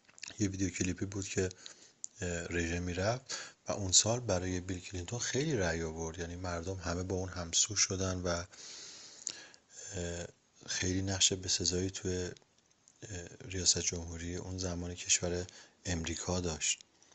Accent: Iran; به عنوان یک ایرانی میخوام اینو خدمتون عرض کنم

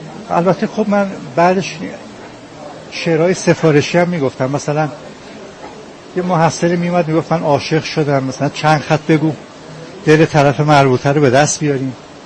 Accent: Tehran, Tehran Province, Iran; also born or lived in Qom; من متولد تهرانم ولی از کلاس اول ابتدایی تا مثلا سوم چهارم ابتدایی تو قم درس خوندم

